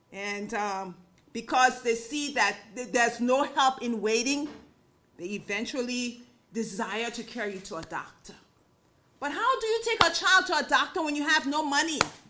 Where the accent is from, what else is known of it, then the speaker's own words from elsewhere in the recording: Liberia; I grew up in Liberia. In fact, I graduated from the University of Liberia